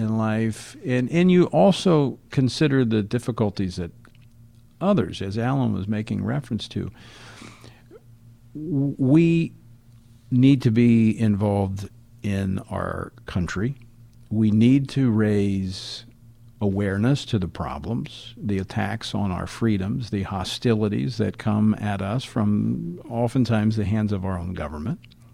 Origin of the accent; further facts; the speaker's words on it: Louisiana, United States; I know back in my home state of Louisiana, challenging year in the wake of a flood.